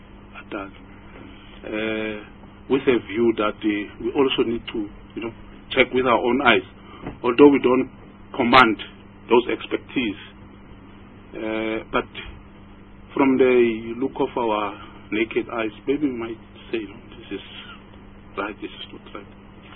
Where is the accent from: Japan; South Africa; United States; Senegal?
South Africa; Now, I'm born in South Africa, I grew up in South Africa. I'm more than 40 years old